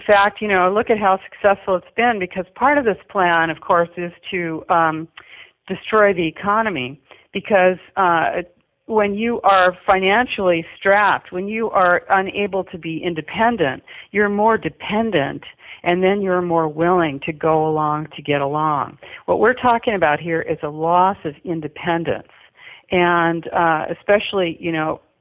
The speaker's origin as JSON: {"language": "English", "country": "United States", "said": "of course, I'm an American, and, you know, so I look at it from an American point of view"}